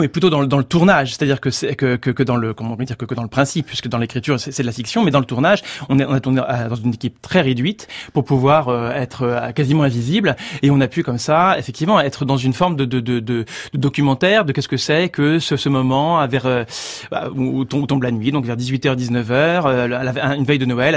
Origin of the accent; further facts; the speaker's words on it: Orléans, Centre-Val de Loire, France; En fait, je viens d'Orléans au départ, et la source du film, c'est comme des souvenirs.